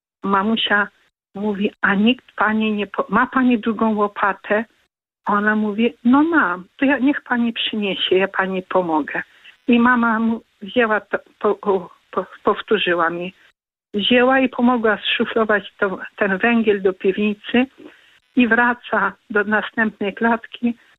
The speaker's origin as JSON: {"language": "Polish", "town": "Typin", "region": "Subcarpathian Voivodeship", "country": "Poland", "tie": "born or raised there", "said": "postawiono krzyż w mojej rodzinnej wiosce Typin."}